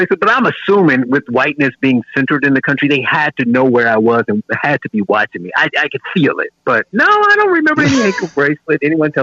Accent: Gary, Indiana, United States; I grew up in Gary, Indiana.

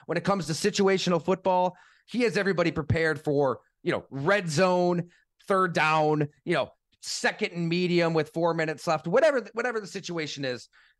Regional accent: New York, United States; and I grew up here in Western New York

